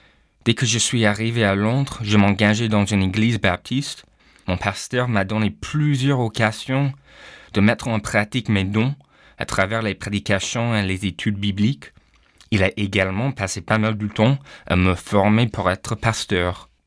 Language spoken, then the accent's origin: French; Canada; first language English; French is a second language; now in France; J'ai grandi au Canada et c'est un pays bilingue. Mais le problème, c'est que je parlais qu'anglais. J'ai appris un petit peu de français à l'école